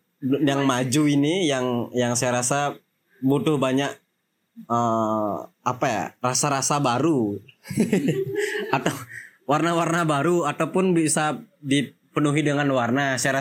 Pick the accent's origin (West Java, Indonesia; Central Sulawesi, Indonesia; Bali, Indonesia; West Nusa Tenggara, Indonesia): Bali, Indonesia; also born or lived in Yogyakarta; saya merantau kuliah seni rupa di Jogja, ada satu kata yang saya suka, bahwa aku tidak perlu bilang bahwa aku tuh orang Bali, karena ketika aku bernafas, orang udah tahu aku udah orang Bali.